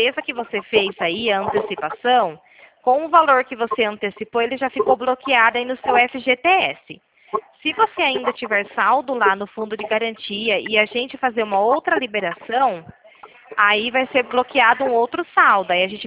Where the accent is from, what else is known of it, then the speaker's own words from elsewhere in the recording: Nova Odessa, São Paulo, Brazil; Eu sou aqui da cidade de Nova Odessa.